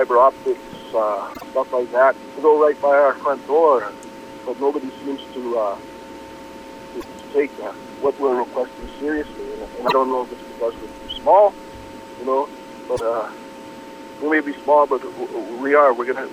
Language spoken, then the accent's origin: English; Red Lake, Ontario, Canada; I grew up in the Red Lake area. We're about 100 kilometers away from Red Lake.